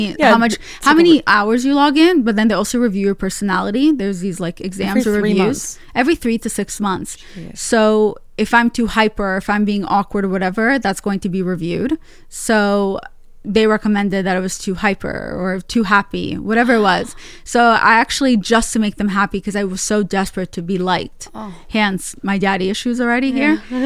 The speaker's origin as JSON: {"language": "English", "country": "United States", "tie": "born or raised there", "said": "So yeah, we moved to the U.S. and my dad lost most of our money. So I grew up in America pretty poor"}